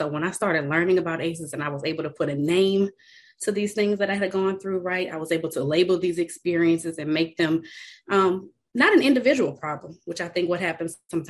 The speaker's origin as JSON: {"language": "English", "region": "Colorado", "country": "United States", "said": "The world is so small. I'm from Colorado, where Clarence is, and I've got family in North Carolina."}